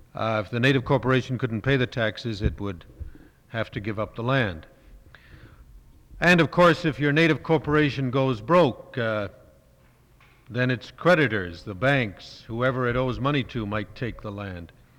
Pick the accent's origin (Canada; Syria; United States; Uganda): Canada; I'm from Canada